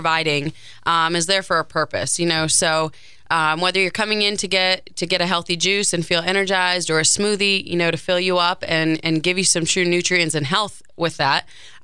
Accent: Marquette, Michigan, United States; also born or lived in South Florida; we were living in South Florida for the last five, although I am from Marquette.

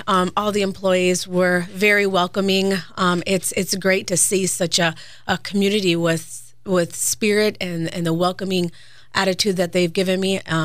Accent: Ishpeming, Michigan, United States; I'm originally from the Ishpeming area. I grew up in the township

